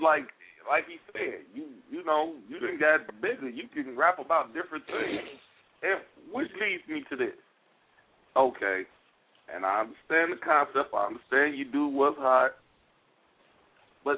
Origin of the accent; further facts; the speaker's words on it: Ivanhoe, United States; But I'm from Ivanhoe. I'm not saying I'm still right there, but yeah, my roots still go there.